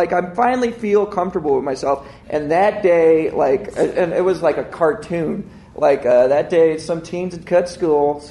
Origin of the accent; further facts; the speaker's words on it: New York, United States; I grew up in New York on Long Island, and I really do think it's different